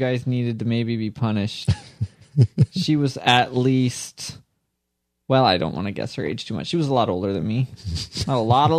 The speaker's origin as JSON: {"language": "English", "region": "West Coast", "country": "United States", "tie": "born or raised there", "said": "I grew up on the West Coast, and I had never been to the Atlantic coast or seen the Atlantic Ocean in person."}